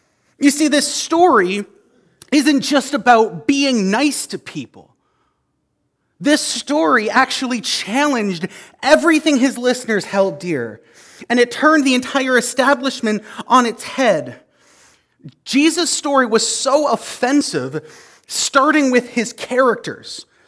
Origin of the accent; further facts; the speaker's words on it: Canada; I'm a Canadian, so I don't actually know how most